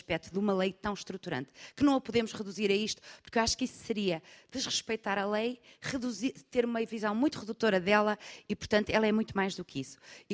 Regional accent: Arcos de Valdevez, Viana do Castelo, Portugal; eu sou de Arcos de Valdevez, reserva da biosfera, e que não é no Parque Nacional da Peneda Gerês

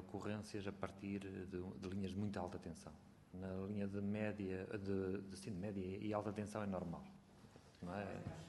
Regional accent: Ponte da Barca, Viana do Castelo, Portugal; a minha região, que eu venho do Alto Minho, e de Ponta Barca, precisamente

